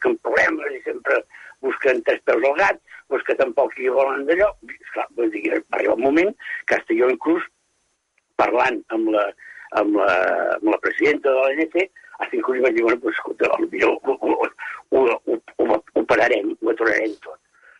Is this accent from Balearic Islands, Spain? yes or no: no; Catalonia, Spain; com a bons catalans, pues, tendem a complicar-ho tot.